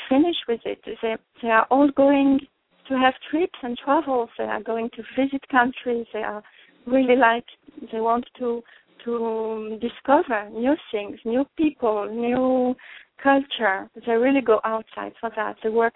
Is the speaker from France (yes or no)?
yes; France; English is a second language; now in Israel; I'm not born in Israel. I came from France there. And at the first time, it was very strange to me